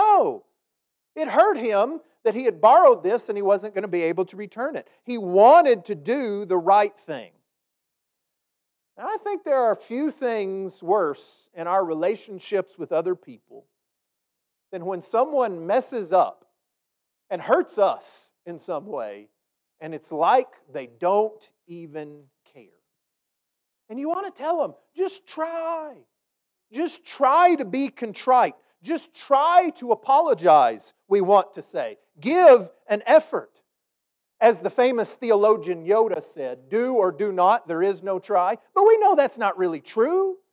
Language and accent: English; Texas, United States; I grew up in West Texas. I was so blessed. My family has 660 acres out there.